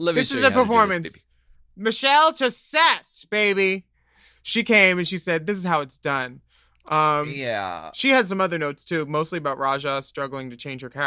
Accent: New Jersey, United States; I'm from New Jersey. I say all the words.

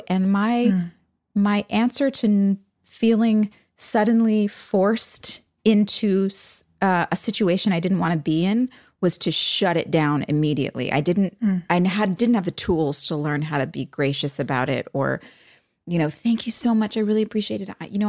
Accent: New Jersey, United States; also born or lived in New York; I mean, I had lived in LA for a year, but I grew up in Jersey and in the city. And like, I was felt like a New Yorker.

